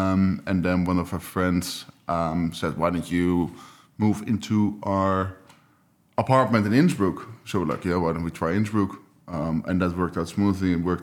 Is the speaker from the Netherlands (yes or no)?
yes; Netherlands; English is a second language; I'm not officially from Amsterdam. I grew up in the middle of the country, where it's like a nice nature, like a quiet town, nice to grow up but not so much to do, and we always ride bikes there.